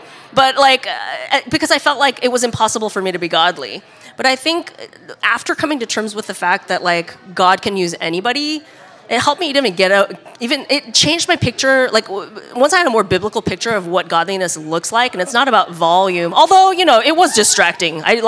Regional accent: United States; I thought that I would relate to the Czech people on the basis of the fact that they're white and I grew up in America.

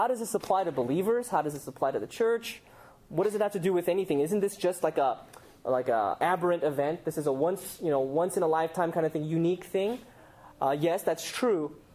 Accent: California, United States; just because we grew up in Orange County, grew up in a church

